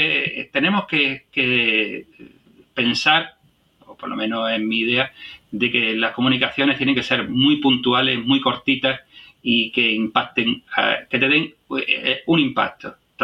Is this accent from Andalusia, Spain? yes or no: yes; Almería, Andalusia, Spain; A mí en Málaga se me va la boca por Málaga, y eso que no soy de Málaga, soy de Almería.